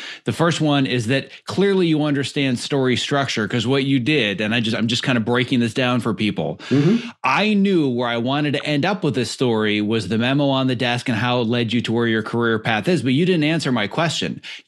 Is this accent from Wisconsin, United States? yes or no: yes; Wisconsin, United States; I was from Wisconsin, so give or take, same general area, but yeah.